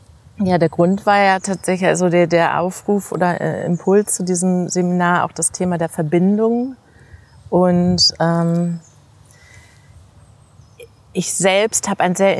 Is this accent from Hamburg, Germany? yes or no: yes; Hamburg, Germany; now in Berlin, Germany; Ich lebe seit 14 Jahren in Berlin. Ich bin ein typischer Stadtmensch, bin aufgewachsen in Hamburg in der Großstadt, lebe in der Großstadt.